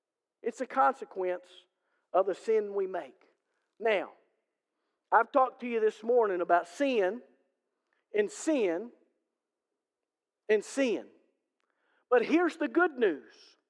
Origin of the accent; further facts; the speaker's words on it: England, United Kingdom; You know, for me being an English guy, I've always been fascinated at why we call the great news good news.